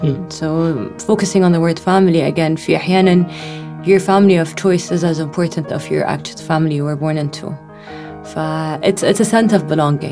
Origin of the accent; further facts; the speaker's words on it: Saudi Arabia; born there; ما أدري, أنا من ولدت في السعودية أول.